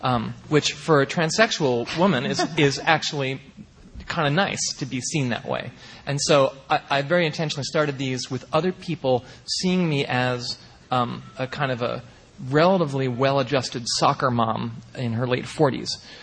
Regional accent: Pennsylvania, United States; growing up here on the lovely Main Line and growing up in the Philadelphia area

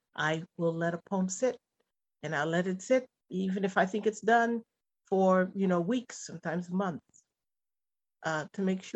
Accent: Ohio, United States; where are the stories about African Americans from the Midwest? I come from Ohio and everything I read was either New York or, you know, the South.

